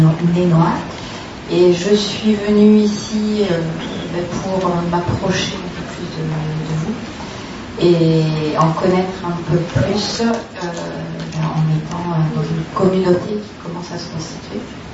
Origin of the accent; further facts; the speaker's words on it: Perpignan, Occitanie, France; je viens de Perpignan avec mes deux amis Eric et Béatrice.